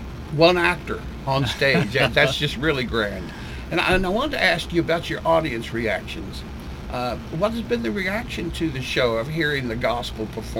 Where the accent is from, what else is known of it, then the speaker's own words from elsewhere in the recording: Austin, Texas, United States; I'm from Austin, John, where there's no ticket in the world at $10. So I enjoy being in a small town where things can be free.